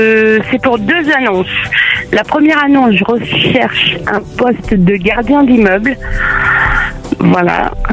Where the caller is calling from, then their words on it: Épinay, Île-de-France, France; d'Épinay, du côté Sindanga.